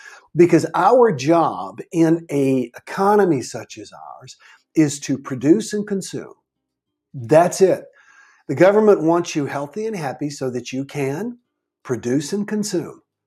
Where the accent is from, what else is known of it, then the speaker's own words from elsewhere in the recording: Manning, South Carolina, United States; born there; also born or lived in Charlotte / Seattle / Kansas City; now in Key Largo, United States; I was born in Manning, South Carolina, actually, and then I moved to Charlotte, North Carolina, Seattle, Washington, back to South Carolina, to North Carolina several times.